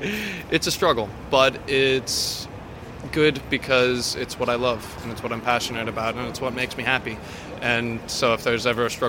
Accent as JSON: {"language": "English", "town": "Los Angeles", "region": "California", "country": "United States", "said": "And I'm like, I'm from Los Angeles."}